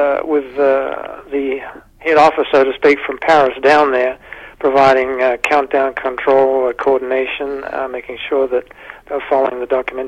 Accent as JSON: {"language": "English", "town": "Wallaroo", "region": "South Australia", "country": "Australia", "tie": "born there", "said": "I was born in Wallaroo in South Australia, and that's about 200 kilometres north of Adelaide, I guess, something like that."}